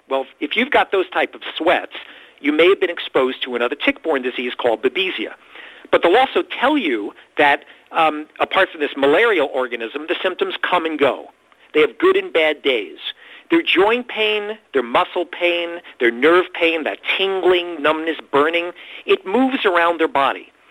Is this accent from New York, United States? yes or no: yes; Bayside, New York, United States; now in Hudson Valley, United States; Well, I'm initially from Bayside, Queens, which is about 2 hours south of where I am now, and I just moved to the Hudson Valley, New York